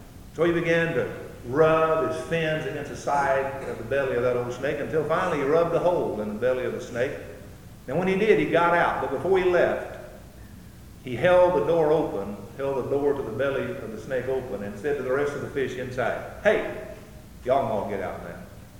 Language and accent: English; Alabama, United States; One of my favorite stories I heard when I was a boy, growing up in the deep south, I grew up in Alabama